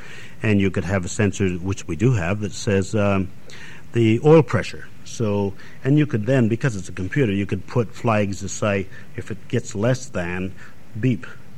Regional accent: Canada; if you were in, say, my hometown in Canada

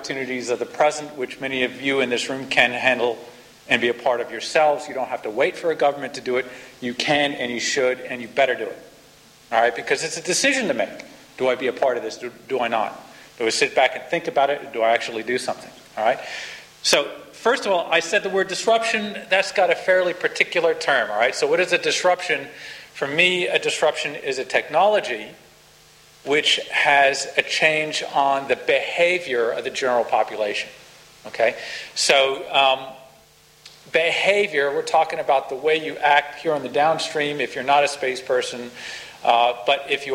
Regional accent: United States; now in Australia; here in Australia, and yeah, some of you could tell I'm an American, you know, by background. The accent, you know, has only half morphed over.

